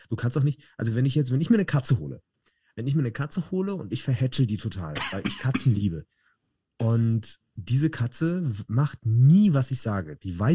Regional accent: Gießen, Hesse, Germany; ich habe gerade heute einen Zeitungsartikel aus meiner Heimatstadt Gießen gelesen

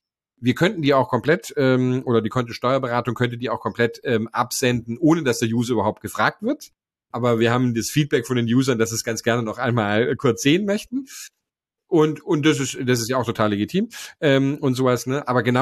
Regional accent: Germany; ich habe 20 Jahre lang einen Blick von außen auf Deutschland gehabt. Und das ist trotzdem mein Heimatland

